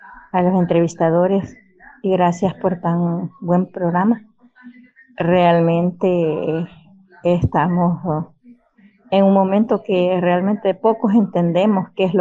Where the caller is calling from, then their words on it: Quelepa, San Miguel, El Salvador; de acá de Quelepa.